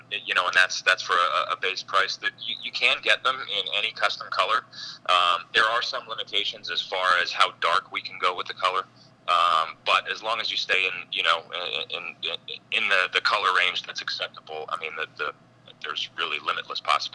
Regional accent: Northeast, United States; Well, if we go back a little bit, I'm actually from the Northeast

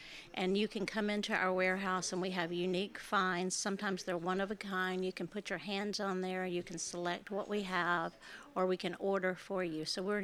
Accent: Mississippi, United States; I grew up in Mississippi, and they owned sawmills

